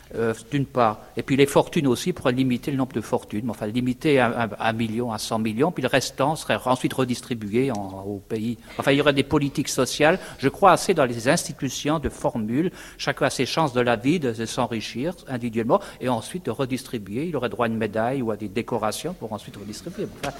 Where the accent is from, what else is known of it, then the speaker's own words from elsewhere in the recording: France; dans les régions comme chez nous en France